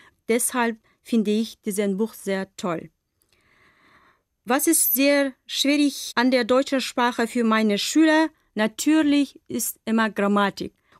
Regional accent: Bishkek, Kyrgyzstan; German is a second language; Ich komme aus Kirgisistan, aus der Hauptstadt Bischkek. Ich bin im Jahre 1979 am 17. August geboren.

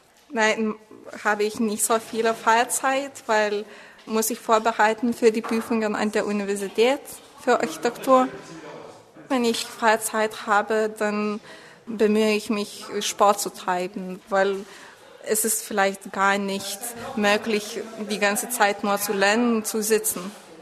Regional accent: Lithuania; German is a second language; aus Litauen. Ich wohne in Vilnius, in der Hauptstadt von Litauen, und wurde in 1993 geboren.

